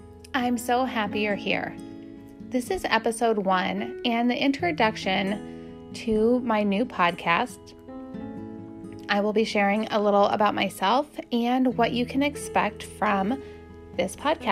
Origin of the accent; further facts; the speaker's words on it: Midwest, United States; I was raised in the Midwest with basically a traditional biblical worldview.